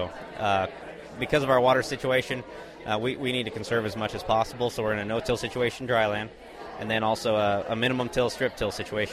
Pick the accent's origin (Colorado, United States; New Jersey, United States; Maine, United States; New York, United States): Colorado, United States; Wray; I'm from Ray, Colorado, northeastern Colorado. I come from a feedlot background.